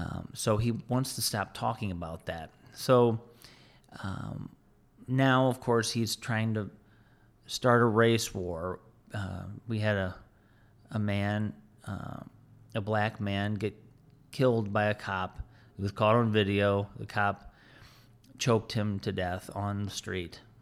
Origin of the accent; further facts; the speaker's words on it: United States; as an American, I am sorry, and I am embarrassed, okay, about the way my country has been acting